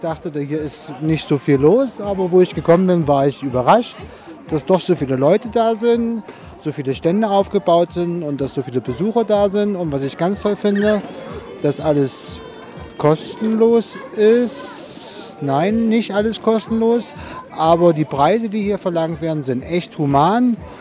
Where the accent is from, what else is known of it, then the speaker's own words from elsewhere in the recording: Mühlhausen, Thuringia, Germany; Ich komme aus Mühlhausen. Bin hier heute in Seebach